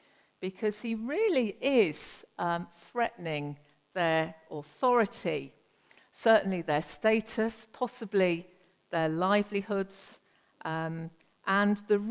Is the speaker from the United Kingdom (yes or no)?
yes; England, United Kingdom; I like order and structure, and I'm English, so I like all potential for misunderstanding and awkwardness and embarrassment to be completely removed from every social situation